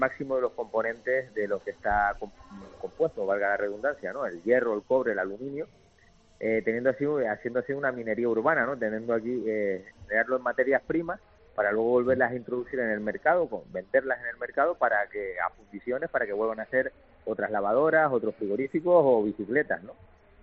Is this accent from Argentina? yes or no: no; Canary Islands, Spain; Vivir en Canarias es una maravilla, yo soy canario, me encanta vivir aquí